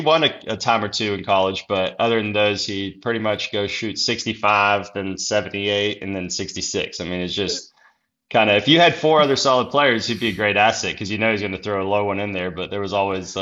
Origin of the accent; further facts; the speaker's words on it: Austria; now in United States; It was great. I loved it. I mean, we always split some time. So we always would come to the States in the summer